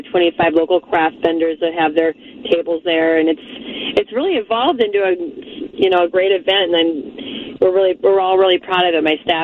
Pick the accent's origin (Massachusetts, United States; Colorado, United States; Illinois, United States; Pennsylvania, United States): Illinois, United States; Chicago; now in Twin Cities, United States; Okay, yeah, well, I was born in Chicago and grew up there, and my parents had restaurants. I grew up with great cheesecake, and when I moved to the Twin Cities for marketing